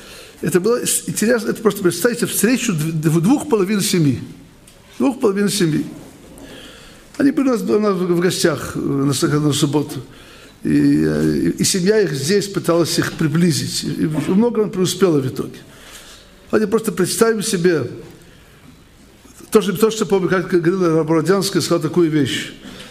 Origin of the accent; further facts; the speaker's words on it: Russia; now in Israel; они хотят, чтобы наши дети были такими же, какими мы выросли в России.